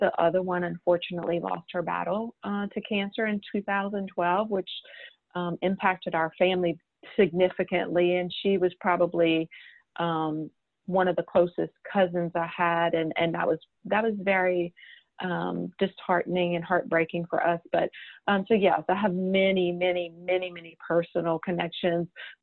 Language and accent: English; Houma, Louisiana, United States; Yeah, so I am from Southeast Louisiana, a town called Houma. It is south of New Orleans.